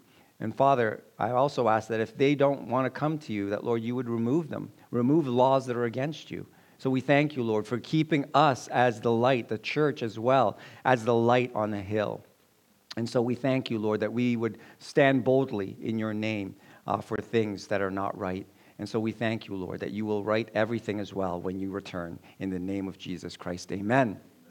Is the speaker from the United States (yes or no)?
no; Philippines; My wife is from Chile. I'm from the Philippines, so my kids are Chilipinos.